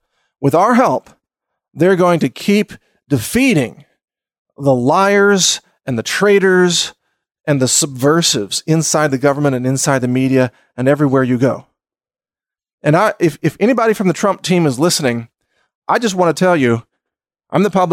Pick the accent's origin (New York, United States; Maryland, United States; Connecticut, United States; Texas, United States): Texas, United States; we are Americans. I am a Texan.